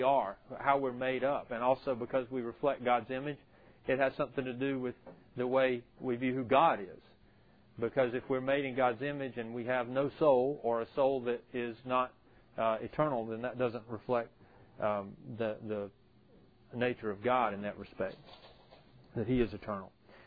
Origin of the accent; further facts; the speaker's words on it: the South, United States; but I say Sheol because I grew up in the South.